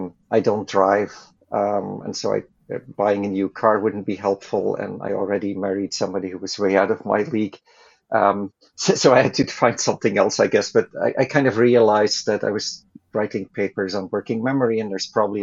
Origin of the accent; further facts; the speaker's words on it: Belgium; now in -; So I'm originally from Belgium, where I wanted to be happy, I guess.